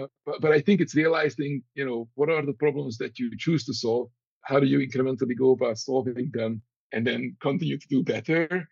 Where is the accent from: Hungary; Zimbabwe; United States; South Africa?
Hungary; I was 10 years old, and my dad has signed me up for a computer programming class in my hometown in Hungary